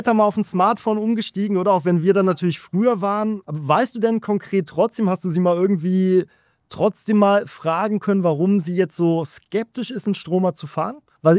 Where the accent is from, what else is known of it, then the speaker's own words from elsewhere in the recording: Germany; Leben jetzt auch seit 16 Jahren wieder in Deutschland, in dem Haus, wo ich aufgewachsen bin, also in unserem im Elternhaus.